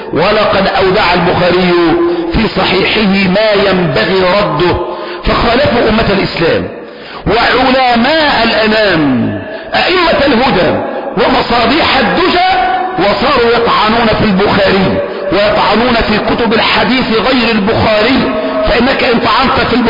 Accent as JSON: {"language": "Arabic", "town": "Damietta", "region": "Damietta Governorate", "country": "Egypt", "said": "ليس عندنا في دمياط"}